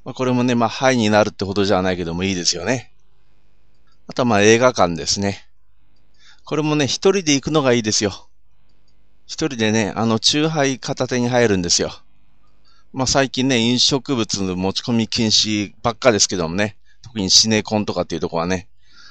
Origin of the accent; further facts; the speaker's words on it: Sapporo, Hokkaido, Japan; まあ私今こう札幌なんですけども、まあ私の地元なんですけどもね